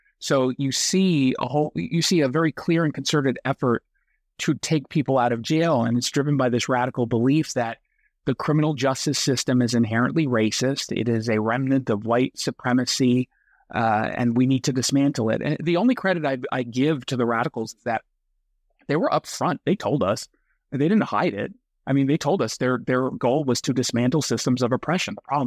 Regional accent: United States; it's certainly a big issue for me because I'm an American Jew.

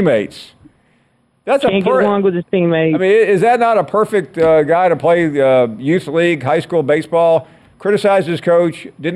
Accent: Tennessee, United States; I mean, because it's like I grew up in Tennessee that has three different parts.

